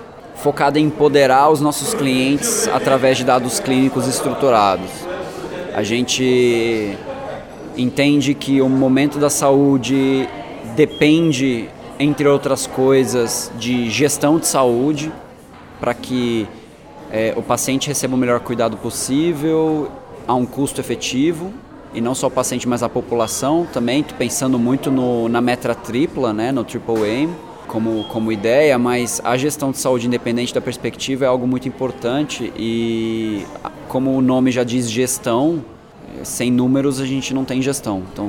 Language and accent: Portuguese; São Paulo, Brazil; also born or lived in Germany; Eu nasci na Alemanha, mas vim cedo pro Brasil, torci pro Brasil na Copa, torci pro time errado. Eu vim para São Paulo para estudar, eu fui criado no interior